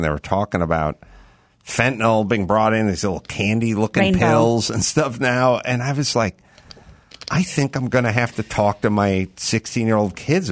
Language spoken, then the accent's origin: English; Los Angeles, California, United States; born there; I was born in North Hollywood, so there was no burden.